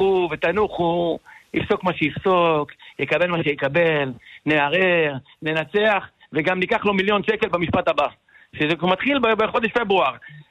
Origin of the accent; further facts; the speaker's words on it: Tiberias, Northern District, Israel; born there; לא, אנחנו נולדנו בשכונת אחווה בטבריה.